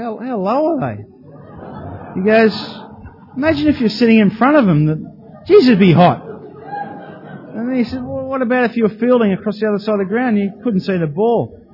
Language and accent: English; Australia; I'm Australian. I can't play against Australia.